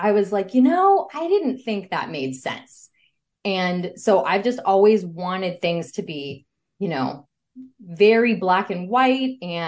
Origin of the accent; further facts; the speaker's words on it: California, United States; I grew up in Southern California, a pretty, I guess you would say, middle upper class upbringing. My parents actually are both Jewish, and they didn't really have religion.